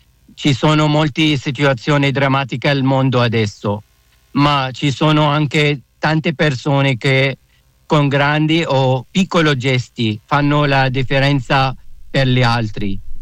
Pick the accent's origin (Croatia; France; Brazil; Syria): Syria; dalla Siria, dalla guerra in Siria, che è il mio paese di origine.